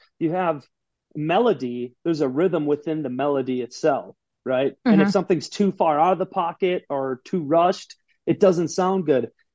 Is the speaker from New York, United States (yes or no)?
no; North Dakota, United States; You know, I grew up in North Dakota in a cattle ranching buck and bull family.